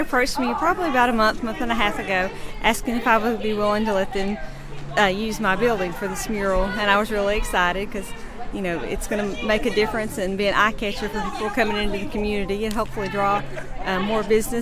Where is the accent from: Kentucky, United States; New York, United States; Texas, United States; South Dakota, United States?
Kentucky, United States; Lynch; I grew up in the area. I grew up in Lynch, graduated from Cumberland High School, went away to UK, never thought I would come back home. I was gone for over 20 years, then I moved back home.